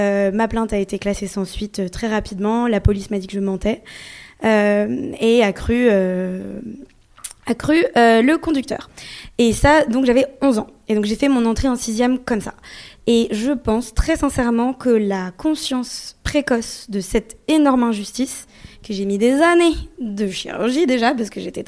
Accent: Paris, Île-de-France, France; je suis née, j'ai vécu, j'ai grandi à Paris.

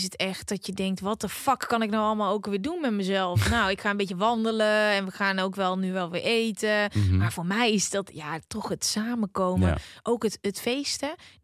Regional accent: Fortaleza, Ceará, Brazil; Dutch is a second language; want ik kwam uit Fortaleza, was super gevaarlijk.

